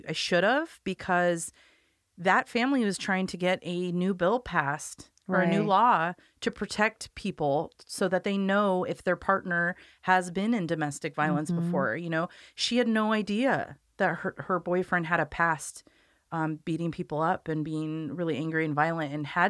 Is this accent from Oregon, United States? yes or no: yes; Corvallis, Oregon, United States; I grew up in Corvallis, so my family knows her.